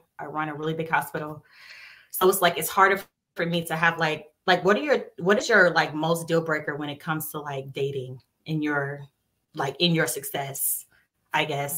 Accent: Atlanta, Georgia, United States; Okay. I'm from Atlanta and I am 31.

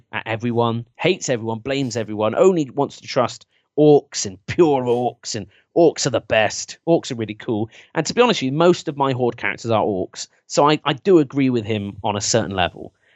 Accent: England, United Kingdom; It's kind of like me as an English guy wanting to try and get the empire back together.

